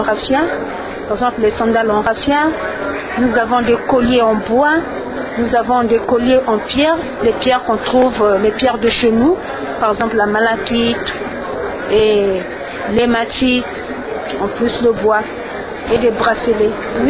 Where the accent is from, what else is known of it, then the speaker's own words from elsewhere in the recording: Cameroon; Je suis camerounaise.